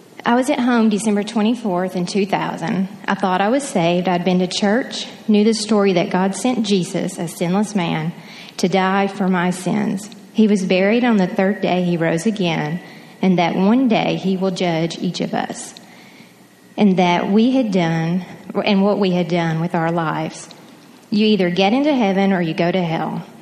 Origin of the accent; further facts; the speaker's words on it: Oliver Springs, Tennessee, United States; I was raised in Oliver Springs. I went to church sporadically with my mother.